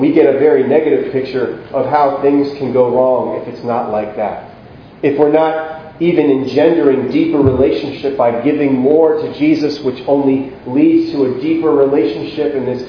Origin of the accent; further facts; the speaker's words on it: United States; I'm proud to be an American if I live here, and I'm American.